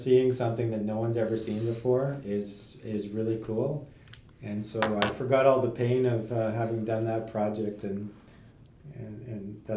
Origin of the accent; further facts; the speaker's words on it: Ottawa, Ontario, Canada; I grew up in Ottawa.